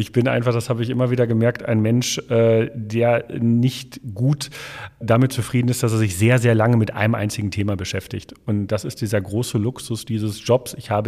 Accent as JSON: {"language": "German", "town": "Menden", "region": "North Rhine-Westphalia", "country": "Germany", "tie": "born or raised there", "said": "Also aufgewachsen in Menden und das ist unzweifelhaft im Sauerland und da tatsächlich auch in noch einer kleineren Einheit im wunderbaren Dorf Schwitten."}